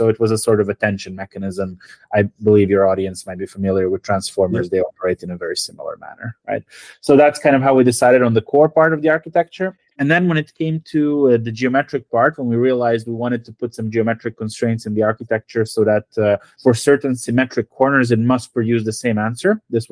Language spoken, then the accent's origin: English; Serbia; Yeah, I mean, I come from Serbia myself. We're also really crazy about football.